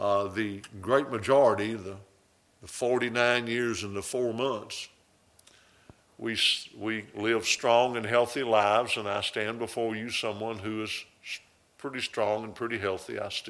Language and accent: English; Tennessee, United States; I'm a hillbilly from Middle Tennessee. I live in the hills of Tennessee.